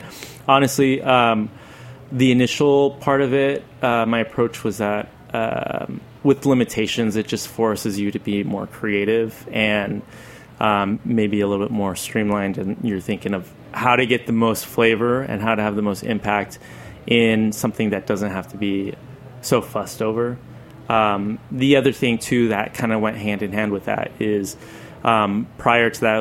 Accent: Mexico; this one particular spice I grew up with in Mexico called tajin

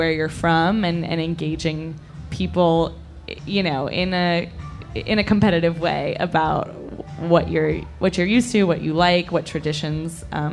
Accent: Montreal, Quebec, Canada; I grew up in Montreal, like I said

